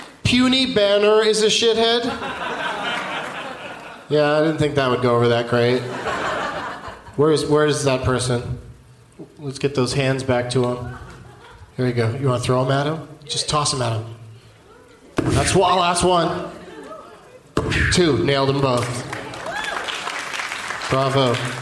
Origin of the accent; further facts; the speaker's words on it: Canada; I'm from Canada, where people are nice.